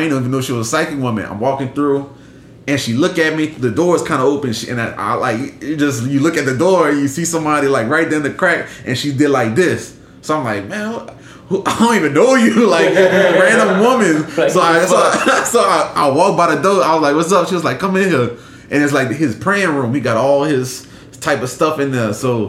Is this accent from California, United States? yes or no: no; Houma, Louisiana, United States; I'm from Houma.